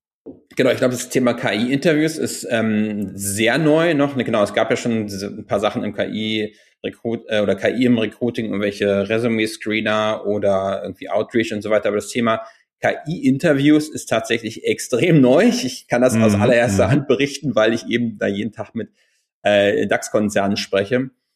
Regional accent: Berlin, Germany; now in New York, United States; wohne aktuell in New York. Ich bin eigentlich aus Berlin.

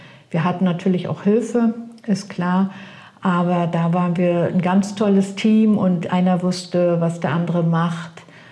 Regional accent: Mecklenburg-Vorpommern, Germany; Ich bin hier groß geworden in der Gegend. Ich wohne in der Nähe von Stralsund. Ich wohne hier nicht in Brunn.

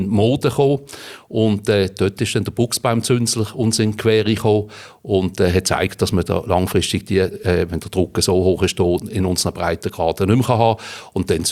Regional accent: Riehen, Basel-Stadt, Switzerland; Ich bin in Riechen aufgewachsen, jawohl. Geboren bin ich in Basel, aber aufgewachsen in Riechen.

